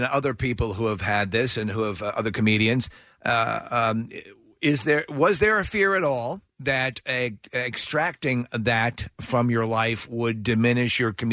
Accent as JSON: {"language": "English", "region": "New York", "country": "United States", "tie": "born or raised there", "said": "I wasn't raised in Mongolia, though, and I was raised on Long Island."}